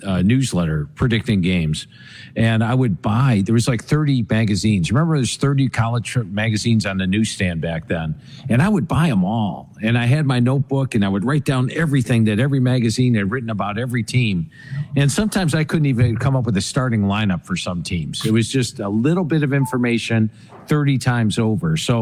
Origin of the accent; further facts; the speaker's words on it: Ohio, United States; Well, I grew up in Ohio.